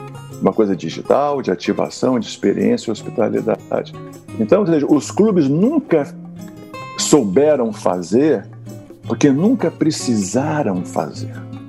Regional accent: Rio de Janeiro, Brazil; onde eu sou carioca.

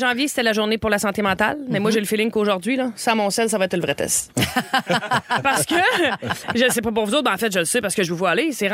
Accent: Gaspé, Quebec, Canada; moi, je me rappelle même quand j'étais jeune à Gaspé, il y en a qui y allaient pendant la semaine de relâche.

